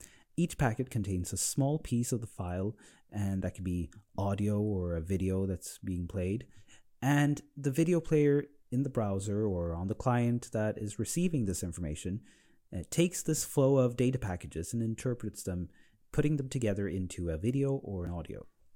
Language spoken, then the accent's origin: English; Sweden; growing up in Sweden